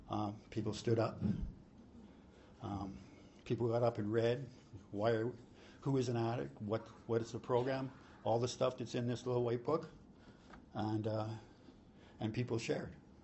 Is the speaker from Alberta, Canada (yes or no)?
yes; Ponoka, Alberta, Canada; I was on my way to my hometown of Ponoka with a pound of weed in the back to sell.